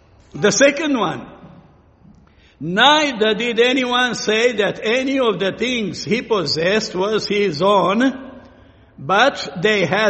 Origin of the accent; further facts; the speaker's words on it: Romania; English is a second language; moved away; when I came from Romania, I came from southwestern Romania, you know, the place of Romania that's never been communist, really, and never in agreement with communism.